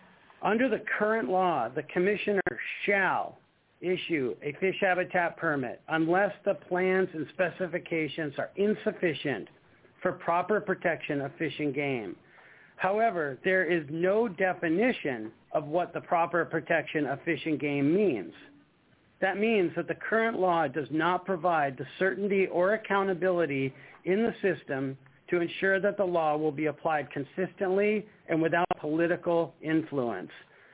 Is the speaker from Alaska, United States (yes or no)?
yes; Chase, Alaska, United States; I'm from Chase, Alaska. on the Susitna River north of Talkeetna.